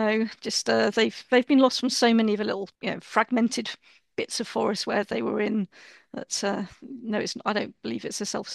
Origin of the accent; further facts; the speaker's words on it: Vennington, West Midlands, United Kingdom; I grew up in Shropshire, in, really rural Shropshire, right on the Welsh border, a place called Vennington. I lived next door, but one from my grandparents who were, sort of on a worked on a farm there.